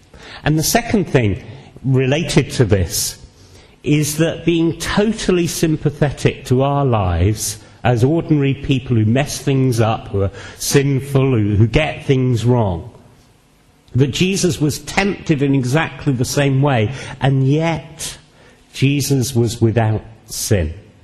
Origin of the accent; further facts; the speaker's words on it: United Kingdom; You know, we're too British. We should have a little bit of Afro-Caribbean here, shouldn't we?